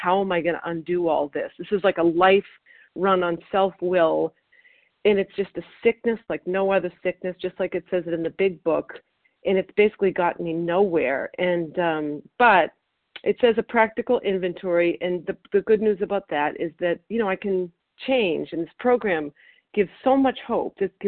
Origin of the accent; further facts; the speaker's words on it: Massachusetts, United States; I'm from Massachusetts, and I'm a compulsive overeater.